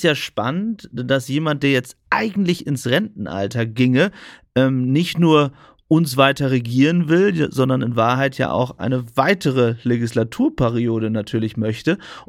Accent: Lower Saxony, Germany; Ich als Ostfriese

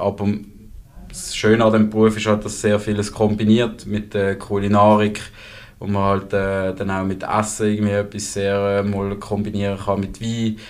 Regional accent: Neuchâtel, Switzerland; also in Neuchâtel, wo ich aufgewachsen bin.

